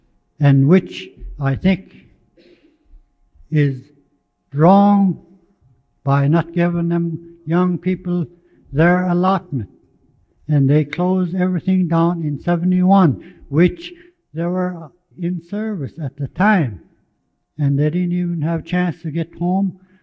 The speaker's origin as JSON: {"language": "English", "town": "Tanacross", "region": "Alaska", "country": "United States", "tie": "born or raised there", "said": "born and raised in Tanner Cross"}